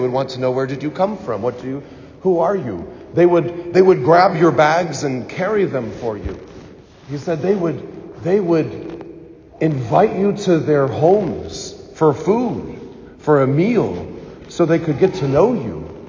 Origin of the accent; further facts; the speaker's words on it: Bloomington, United States; When I was a little kid growing up in Bloomington, we had this priest.